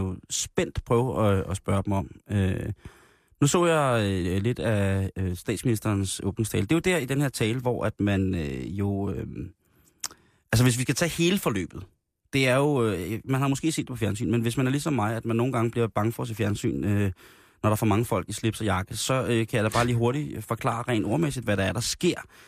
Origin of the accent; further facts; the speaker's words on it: Roskilde, Zealand, Denmark; I den lille flæk, hvor jeg voksede op i Roskilde